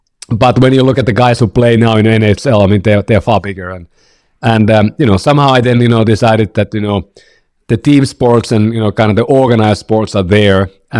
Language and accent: English; Finland; now in San Francisco, United States; I'm from Finland. Been living in the Bay Area in San Francisco for about 15, 16 years now.